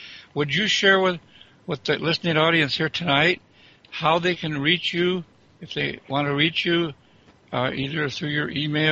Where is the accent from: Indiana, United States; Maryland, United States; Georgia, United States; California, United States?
California, United States; But I'm a country person. I'm a Californian